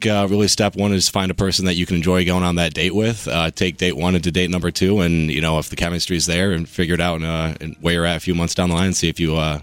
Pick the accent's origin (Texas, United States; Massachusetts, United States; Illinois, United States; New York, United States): New York, United States; Rochester; So I'm 26 years old. I grew up in Rochester.